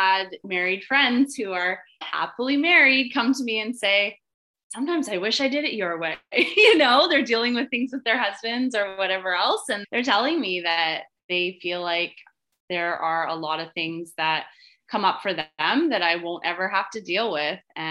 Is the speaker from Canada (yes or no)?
yes; British Columbia, Canada; I'm Canadian, there's not a lot of Canadian clinics. So that was definitely appealing to me. So he was out of Toronto. I'm just outside of Vancouver.